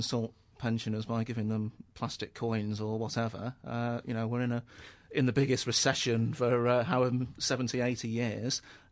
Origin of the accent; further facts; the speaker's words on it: Manchester, North West England, United Kingdom; born there; I'm Mancunian by birth.